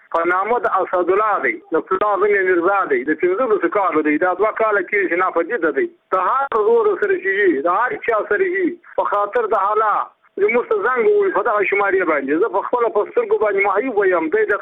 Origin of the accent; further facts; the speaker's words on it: Badghis, Afghanistan; زه په خپل د بادغیس ولایت یم، د مقرد ولسوالۍ یم، د امدیګ د کلی یم.